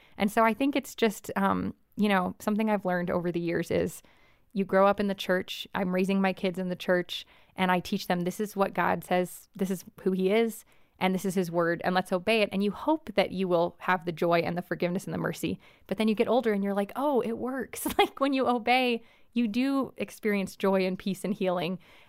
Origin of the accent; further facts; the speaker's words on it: Hollywood, California, United States; I grew up in Hollywood, exposed to all these things.